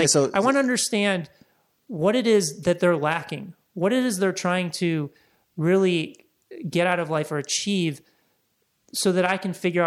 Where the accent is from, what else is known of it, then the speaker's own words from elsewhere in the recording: Midwest, United States; also born or lived in Laguna; now in Los Angeles, United States; growing up in the Midwest, and then I lived in Laguna for about 3.5-4 years